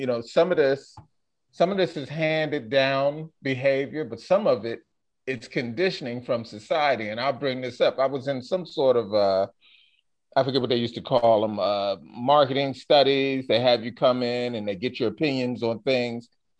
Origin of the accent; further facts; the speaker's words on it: Philadelphia, Pennsylvania, United States; I had to be honest from my experiences growing up in Philadelphia